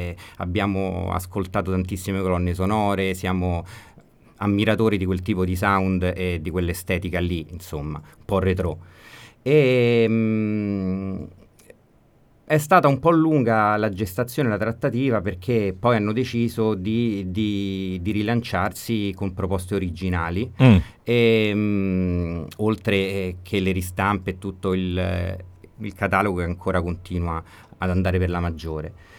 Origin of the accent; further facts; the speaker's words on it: Rome, Lazio, Italy; veniamo da Roma e proponiamo la nostra musica.